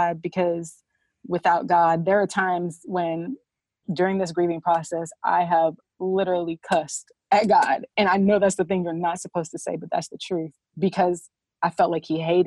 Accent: Oklahoma, United States; I had to learn my value because I grew up in Oklahoma

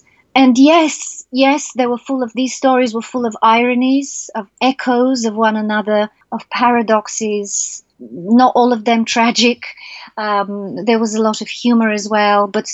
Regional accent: Sofia, Sofia City, Bulgaria; I grew up in Sofia in the 70s and 80s.

